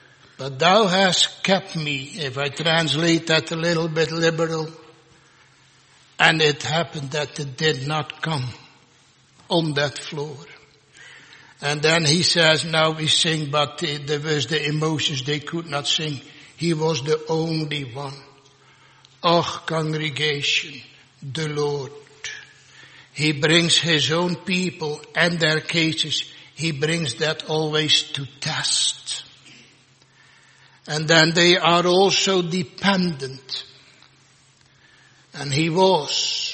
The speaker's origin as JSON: {"language": "English", "region": "Zeeland", "country": "Netherlands", "tie": "born or raised there", "said": "I grew up with Dating in Zeeland."}